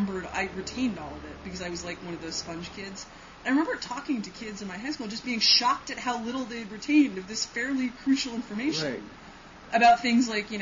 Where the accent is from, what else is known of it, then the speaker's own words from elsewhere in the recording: Manhattan, New York, United States; I grew up in Manhattan and I didn't start driving until I was 23.